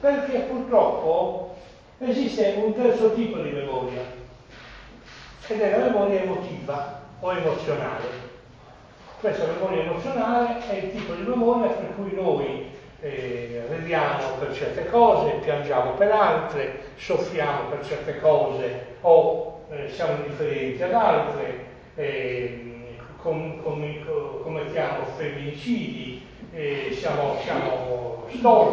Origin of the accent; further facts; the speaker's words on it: Sassari, Sardinia, Italy; born there; posso raccontare che sono nato a Sassari ed è vero.